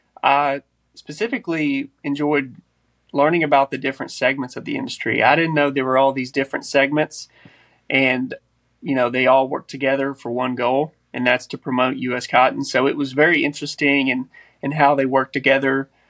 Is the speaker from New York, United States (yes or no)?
no; Somerville, Tennessee, United States; So I grew up in West Tennessee in a rural town, Somerville, Tennessee, which is probably an hour east of Memphis.